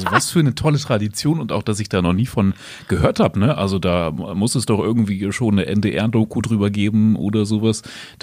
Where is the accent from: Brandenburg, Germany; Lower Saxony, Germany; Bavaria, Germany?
Lower Saxony, Germany; Salzgitter; Also ich komme ja eigentlich aus Salzgitter vor allem, da ist nichts.